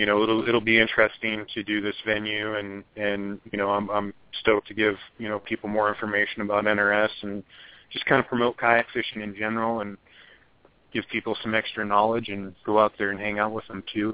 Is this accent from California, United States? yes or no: no; Idaho, United States; But you know, growing up in Idaho, the rivers were so close